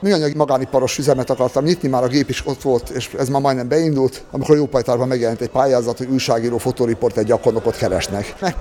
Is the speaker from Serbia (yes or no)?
yes; Vojvodina, Serbia; also born or lived in Budapest; így születtem én ottan, de apámnak mindig az volt a vágy, hogy hazajöjjön, ő haza akart jönni, mert neki haza az Vajdaságban van.